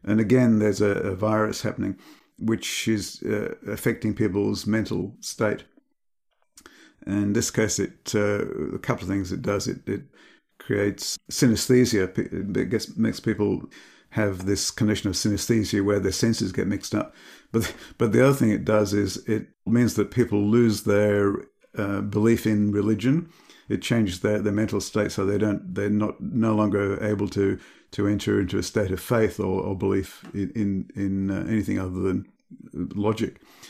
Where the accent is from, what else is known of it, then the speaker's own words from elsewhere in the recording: Yorkshire and the Humber, United Kingdom; born there; I'm a Yorkshire man. I was born in Yorkshire.